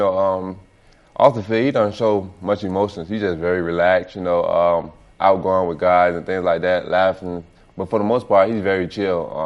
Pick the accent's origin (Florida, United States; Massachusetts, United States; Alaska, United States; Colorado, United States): Florida, United States; Miami; Yeah, I grew up in Miami, but that was the team of my youth.